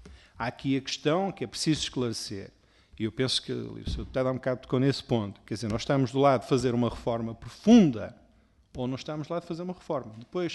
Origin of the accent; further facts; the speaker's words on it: Penafiel, Porto, Portugal; sou de Penafiel, sou vosso vizinho